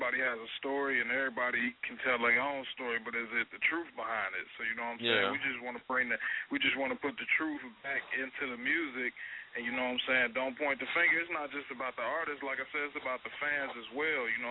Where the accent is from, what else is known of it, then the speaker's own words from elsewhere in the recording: Gary, Indiana, United States; Well, you know, I'm originally from Gary, Indiana, by way of Naptown, Indiana.